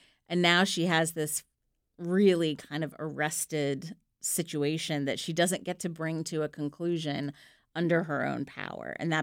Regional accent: Pennsylvania, United States; I grew up outside Philadelphia, and I watched the Phillies.

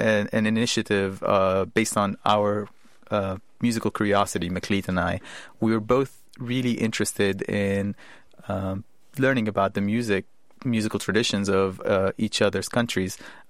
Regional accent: Egypt; the problem that I have faced growing up in Egypt

